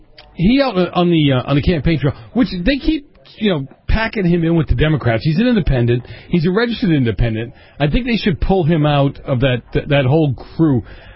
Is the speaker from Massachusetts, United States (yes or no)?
yes; Boston, Massachusetts, United States; Yeah, when I grew up in Boston, that's how you said it. We could, for some odd reason, we could never say New Hampshire or Shire.